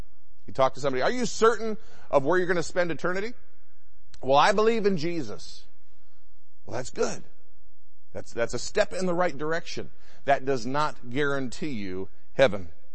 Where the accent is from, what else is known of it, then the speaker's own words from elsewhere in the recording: Michigan, United States; I grew up in Michigan, and we had an enormous Roman Catholic church about half a mile from my house.